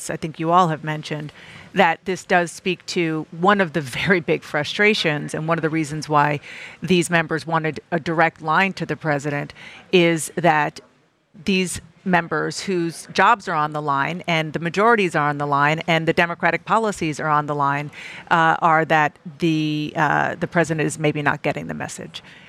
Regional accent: New Jersey, United States; Minnesota, Virginia, New Jersey, my home state.

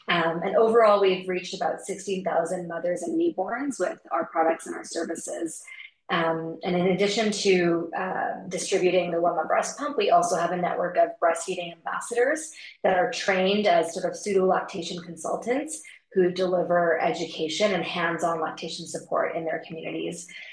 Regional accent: Vancouver, British Columbia, Canada; now in Kenya; I'm based in Kenya. I'm originally from Vancouver, Canada. My parents are from Tanzania and India.

